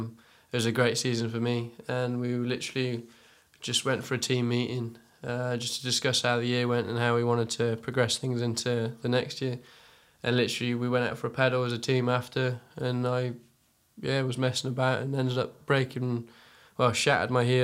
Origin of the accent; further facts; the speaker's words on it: Wales, United Kingdom; I've lived in Wales my whole life, so I just prefer to be Welsh than English, to be honest with you.